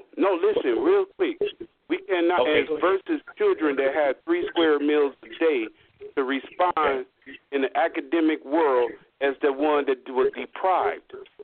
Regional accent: Chicago, Illinois, United States; I came from the ghetto. I was born in the Robert Taylor Homes in Chicago, Illinois.

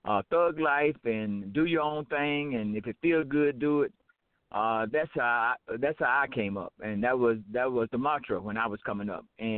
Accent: Atlanta, Georgia, United States; My hometown actually is Atlanta

